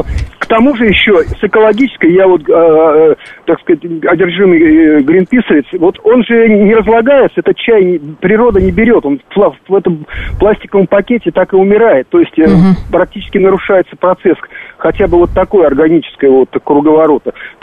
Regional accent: Baku, Azerbaijan; now in Moscow Oblast, Russia; Вот послушайте, я бакинец, и чай – это близнецы-братья.

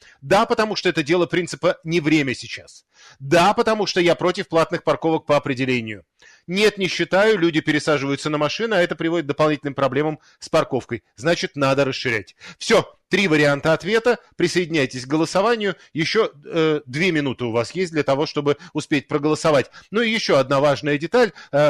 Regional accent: Moscow, Russia; Я коренной москвич в 4-м поколении, а автомобиль у меня с подмосковными номерами

